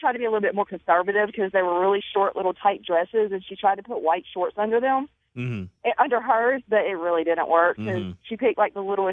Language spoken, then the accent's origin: English; Myrtle Beach, South Carolina, United States; So I'm from Myrtle Beach, so my mom would come down and, of course, is drinking everywhere.